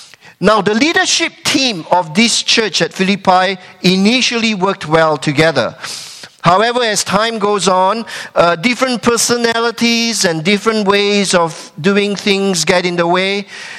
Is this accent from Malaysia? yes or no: yes; Malaysia; English is a second language; When I was about 7 years old, growing up in Malaysia